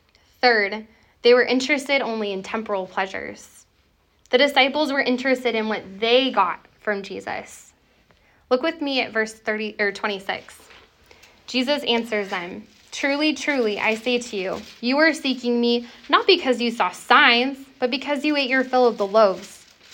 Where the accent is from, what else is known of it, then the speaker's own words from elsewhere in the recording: California, United States; I'm from Southern California, and there's always someone trying to get a record label and singing somewhere.